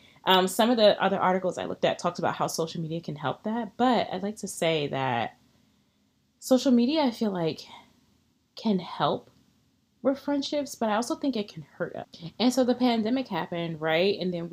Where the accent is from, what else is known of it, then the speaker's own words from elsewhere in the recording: Baltimore, Maryland, United States; moved away; always still be home, I love Baltimore. I just feel like I've grown and learned so much by leaving my hometown.